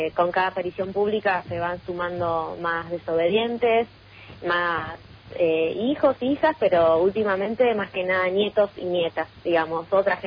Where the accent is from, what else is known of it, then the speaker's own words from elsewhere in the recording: Puerto San Julián, Santa Cruz, Argentina; Yo soy de Puerto San Julián, así que un placer estar hablando, aunque sea a la distancia, con mi gente patagónica.